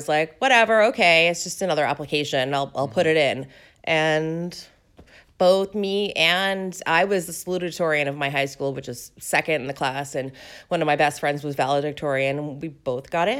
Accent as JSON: {"language": "English", "town": "Boston", "region": "Massachusetts", "country": "United States", "tie": "born or raised there", "said": "Yes, and so I grew up in Boston, so it would have been nice to leave Boston, but actually going to school in Boston/Cambridge is, you know, so awesome and so much fun."}